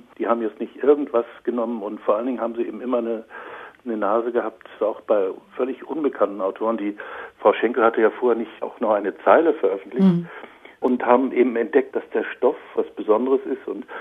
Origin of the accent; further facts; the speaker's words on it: Flensburg, Schleswig-Holstein, Germany; Also ich komme selber aus Norddeutschland, eigentlich noch nördlicher als Lutz. Also ich komme aus Flensburg